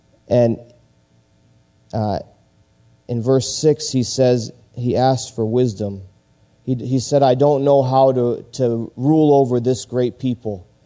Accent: Baltimore, Maryland, United States; now in Lilongwe, Malawi; I'm from Lilongwe, Malawi. From Baltimore, but living in Lilongwe, Malawi.

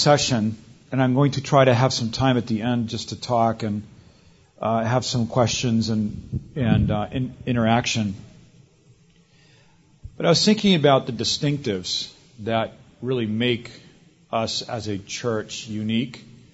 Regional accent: Boston, Massachusetts, United States; I have no history with Texas. I am not Texan. I never lived there. I was never there. I'm from Boston.

